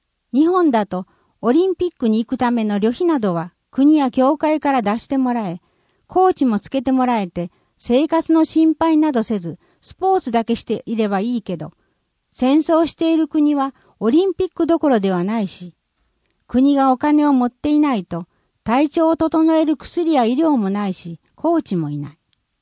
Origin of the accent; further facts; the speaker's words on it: Philippines; Japanese is a second language; 私はフィリピンで生まれ育ちました。